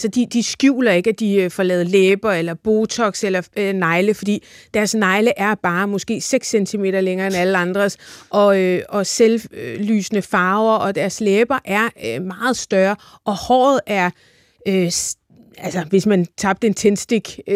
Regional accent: Farum, Capital Region of Denmark, Denmark; jeg er fra noget, vores nabobyer ville kalde Vestegn. Jeg kommer fra Farum, og af en eller anden årsag, så var Farum sådan lidt mere rakkerpakket end for eksempel Birkerød.

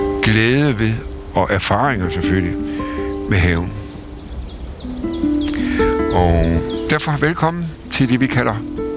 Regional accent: Region of Southern Denmark, Denmark; accent: South Jutlandic; Ja, jeg snakkede sønderjysk. Det var jeg voksen op nede i Sønderjylland.

